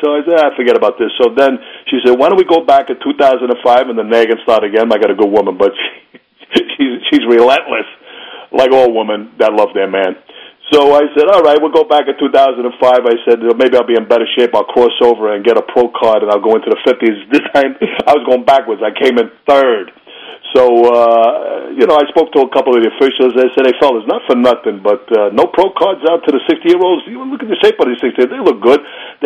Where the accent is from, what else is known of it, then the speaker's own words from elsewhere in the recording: Bronx, New York, United States; I grew up in the Bronx in Morris Park.